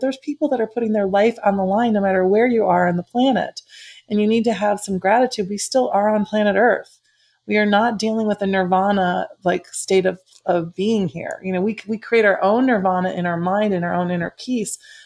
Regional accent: Midwest, United States; even though we grew up in the Midwest and we have such so many core values

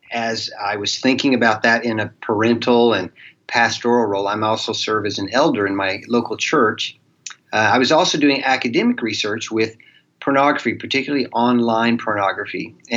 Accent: Texas, United States; accent: Southern; You may pick up a little bit of a Southern accent. I am from Texas originally and near Lubbock, Texas. I went to Texas Tech

